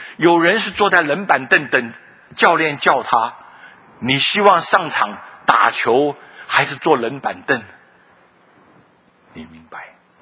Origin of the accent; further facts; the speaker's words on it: Keelung, Taiwan; 我的确是在基隆生基隆长哈